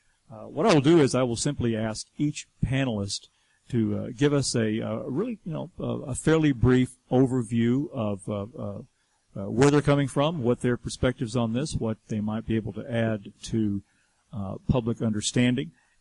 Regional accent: Georgia, United States; I grew up in Georgia, and my we would drive around in the country, and we would see the old cotton terraces from long ago

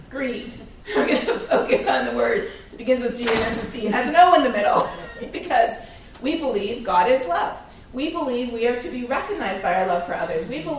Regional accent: Canada; and I'm Canadian myself.

